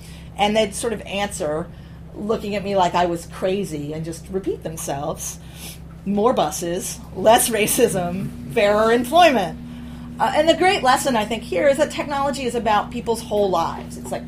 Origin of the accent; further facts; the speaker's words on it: Troy, New York, United States; When I asked women in the YWCA community what advice they would give the mayor of Troy, it's my hometown, about building a more just Tech Valley